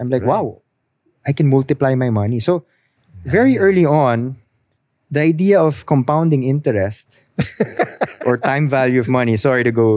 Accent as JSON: {"language": "English", "country": "Hong Kong", "tie": "born or raised there", "said": "I grew up in Hong Kong."}